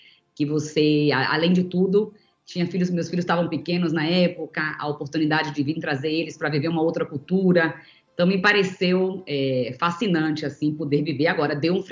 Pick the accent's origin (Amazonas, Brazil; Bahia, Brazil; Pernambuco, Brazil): Bahia, Brazil; moved away; eu era da Bahia, cresci na Bahia na minha infância, e acabei vindo para São Paulo para continuar estudando o balé.